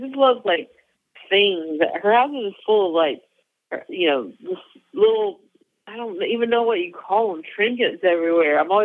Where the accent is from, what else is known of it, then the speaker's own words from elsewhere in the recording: North Carolina, United States; And also, I'm Southern. I'm from North Carolina. So storytelling is a big part of, you know, when I was growing up